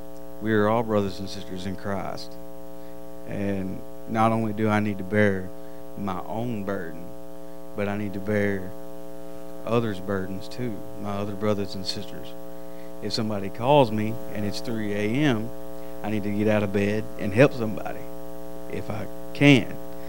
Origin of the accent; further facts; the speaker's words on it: Batesville, Arkansas, United States; We're from Batesville, Arkansas. Our pastor is Troy Harrington.